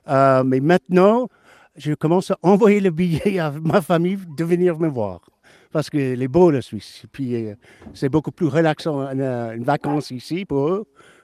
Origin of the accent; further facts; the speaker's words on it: San Francisco, California, United States; On habite depuis 30 ans à Beauvais. Mais avant, je viens de San Francisco.